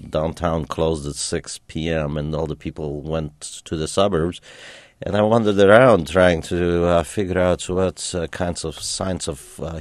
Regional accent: Romania; first language German; English is a second language; my first language was German. My second was Hungarian, and Romanian was my third when I went to school.

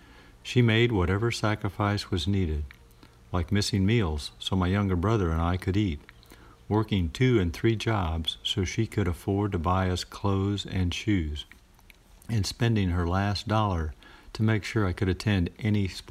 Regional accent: Champaign, Illinois, United States; Single mother, two boys, low income, very little help. This was my life growing up in Champaign, Urbana.

